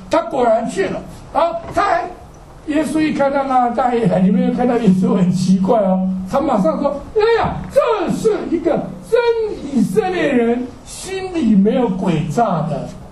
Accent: Douliu, Yunlin County, Taiwan; 因为我是台湾乡下长大的斗六

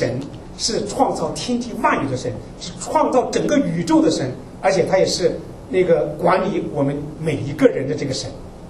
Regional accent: Zibo, Shandong, China; 我是山东人，然后那淄博那边

